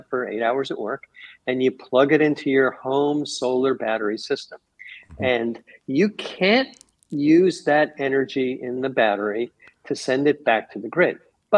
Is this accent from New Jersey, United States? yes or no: yes; New Jersey, United States; I'm from New Jersey, so I knew.